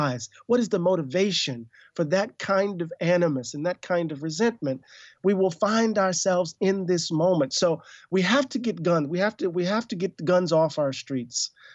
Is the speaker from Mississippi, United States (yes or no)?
yes; Mississippi, United States; I'm an African-American man. I grew up in Mississippi, which is the deep south in the United States.